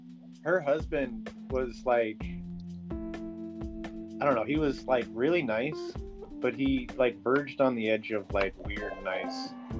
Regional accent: Lake City, Iowa, United States; Like, in that out there is Lake City, Iowa. It's a really small town. It was like 1,200 people or something like that. Half the population was over the age of 65.

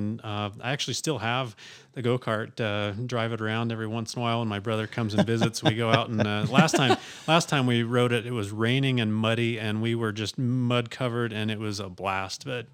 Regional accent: Mendon, Utah, United States; also born or lived in Salt Lake City; I am a Cache Valley boy right here in Logan, Utah. I was born in Salt Lake, but when I was about 2 years old, moved up to Mendon, Utah.

